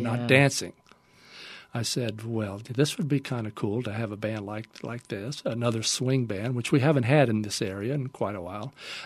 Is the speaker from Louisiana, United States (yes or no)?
yes; Ville Platte, Louisiana, United States; And growing up in Ville Platte, even when I was a little kid, still living in Ville Platte, my aunt loved to dance.